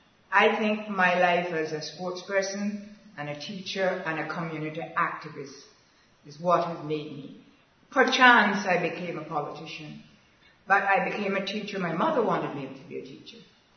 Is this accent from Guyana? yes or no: yes; Georgetown, Demerara-Mahaica, Guyana; My early life growing up in Georgetown, I believe, was very significant because I straddled two centuries. I was born in the 1900s, 20th century, and went into the 20th century. I come off of the Shed Road District, Georgetown